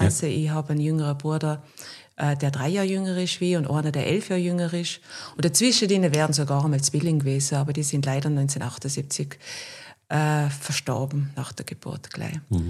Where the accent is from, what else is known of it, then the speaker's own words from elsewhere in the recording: Schönwies, Tyrol, Austria; Volksschule Schönwies, Hauptschule dann in Sams.